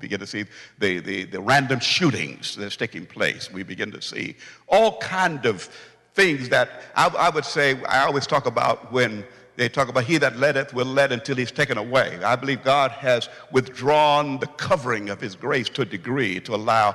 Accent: Illinois, United States; I read a book just the other day concerning my hometown, or the area that I grew up in, close to East St. Louis

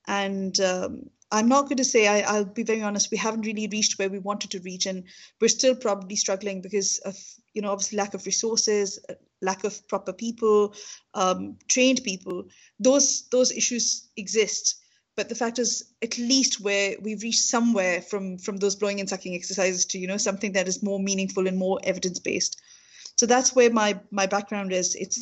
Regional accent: Pakistan; from Pakistan.

